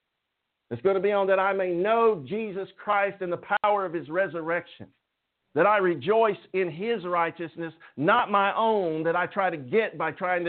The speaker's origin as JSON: {"language": "English", "region": "England", "country": "United Kingdom", "said": "And I'm not even Irish. I'm English."}